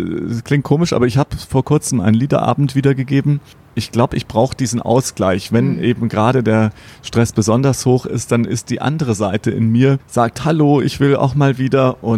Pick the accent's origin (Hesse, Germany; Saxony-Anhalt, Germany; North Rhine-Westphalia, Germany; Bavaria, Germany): Bavaria, Germany; Also für mich der Starnberger See, wo ich herkomme.